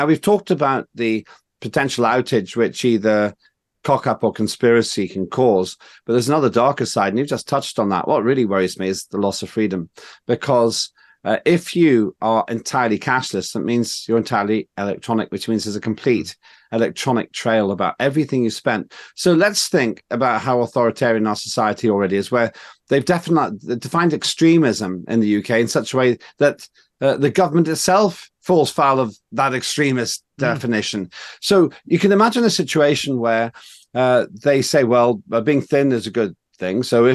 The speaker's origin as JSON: {"language": "English", "country": "Estonia", "said": "Now, I come from Estonia. My parents came from there, the world's most digitalized nation."}